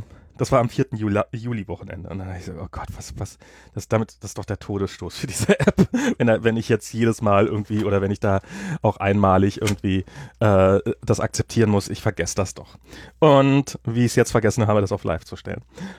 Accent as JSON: {"language": "German", "country": "United States", "said": "hier für mich als Amerikaner."}